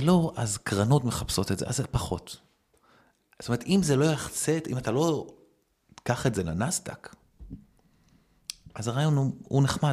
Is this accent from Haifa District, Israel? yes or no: yes; Kiryat Ata, Haifa District, Israel; אני גדלתי בקריית אתא, אחי.